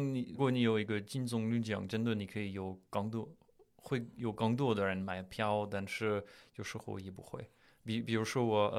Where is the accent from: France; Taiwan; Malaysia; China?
France; Paris, Île-de-France; Chinese is a second language; 因为我是巴黎人